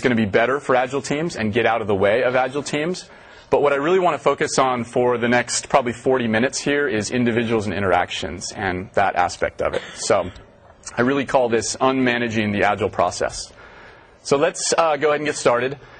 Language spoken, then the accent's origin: English; Seattle, Washington, United States; born there; So I was born down here in the South End. I went to school at the University of Washington up here in the North.